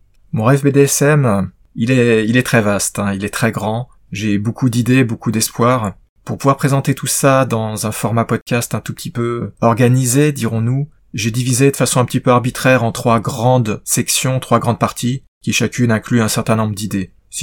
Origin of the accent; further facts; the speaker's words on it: France; étant donné que je suis français et que je vis en France, et plus précisément en Île-de-France